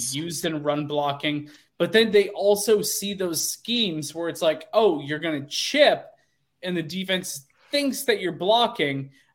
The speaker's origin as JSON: {"language": "English", "region": "Oregon", "country": "United States", "tie": "born or raised there", "said": "I'm literally born and raised in Oregon. My mom is a University of Oregon alum. Grew up, born and bred Oregon."}